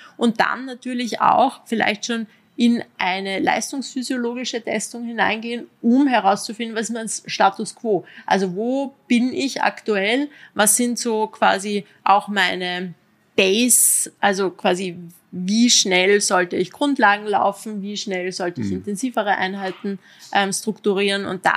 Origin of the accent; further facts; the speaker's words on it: Carinthia, Austria; auch wir beide als Kärntner